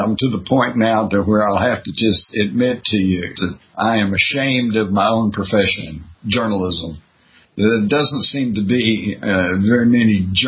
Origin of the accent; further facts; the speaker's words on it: Texas, United States; That very weekend, because I grew up in Texas.